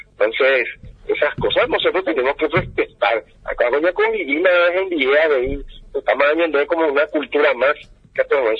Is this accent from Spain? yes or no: no; Paraguay; entre nosotros, los paraguayos, como paraguayos y como humanos